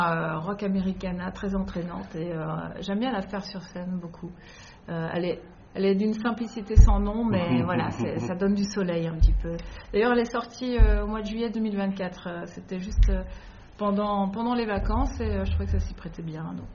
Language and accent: French; France; now in Belgium; parce que je suis française et que j'arrive en Belgique